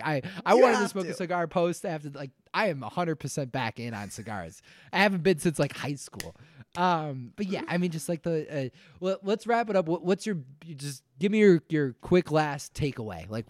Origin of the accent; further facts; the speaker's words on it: Chicago, Illinois, United States; Like, why is this person continuously letting me know that I'm from Chicago?